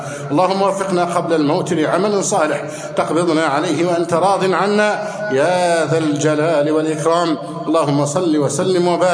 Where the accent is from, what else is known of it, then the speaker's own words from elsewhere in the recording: Egypt; اللهم احفظ بلدنا مصر أمناً أماناً، سخاءً رخاءً